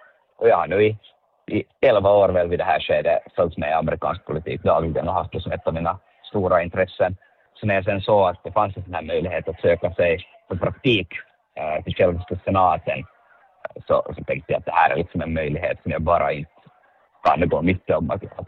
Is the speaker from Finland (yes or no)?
yes; Finland; när jag sa att jag är från Finland, så frågade att hör jag till den finskspråkiga eller svenskspråkiga delen av Finland.